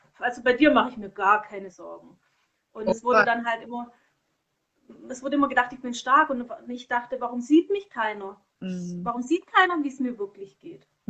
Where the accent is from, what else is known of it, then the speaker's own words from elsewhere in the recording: Konstanz, Baden-Württemberg, Germany; also born or lived in Bad Säckingen; damals hatte ich woanders gewohnt, an der Schweizer Grenze in Bad Säckingen, da ist mein Geburtsort. Und dann sind wir weggezogen nach Konstanz. Und dann haben wir dort eben gelebt und danach sind wir ziemlich oft umgezogen.